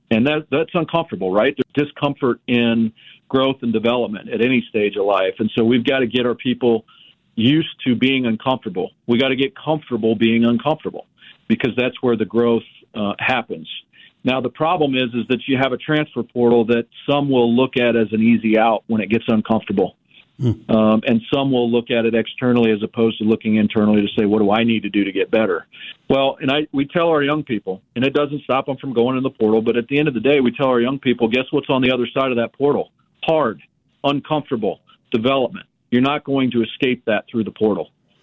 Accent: Manhattan, Kansas, United States; my experience as a young person growing up in Manhattan, Kansas

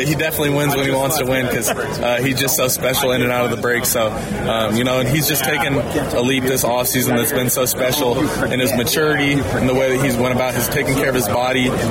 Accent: Oregon, United States; I'm from Oregon.

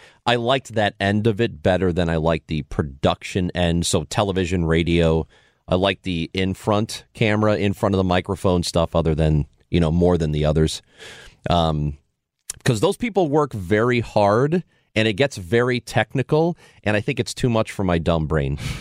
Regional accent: Granite City, Illinois, United States; That's kind of how I felt growing up in Granite City.

